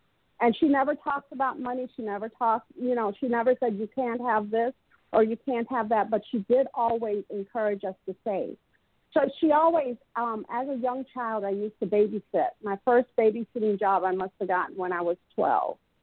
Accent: Evanston, Illinois, United States; So we grew up in Evanston. And we didn't know.

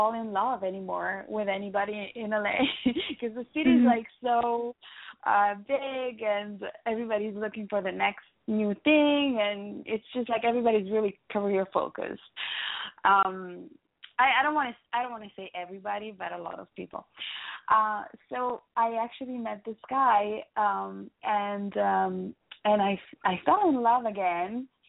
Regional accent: Ticino, Switzerland; first language Italian; English is a second language; I speak Italian as my mother language because I grew up in the Italian side of Switzerland, and then I speak German, and I learned French and English in school, and then I also speak Swiss German.

